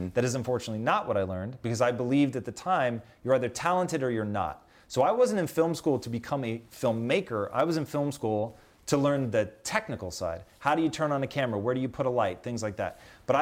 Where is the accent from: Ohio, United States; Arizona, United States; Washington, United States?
Washington, United States; Tacoma; Dude, welcome to growing up in Tacoma.